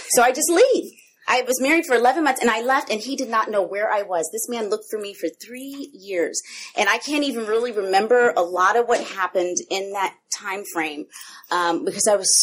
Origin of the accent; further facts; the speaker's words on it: Columbus, Georgia, United States; So we end up in Columbus, Georgia, which is my hometown.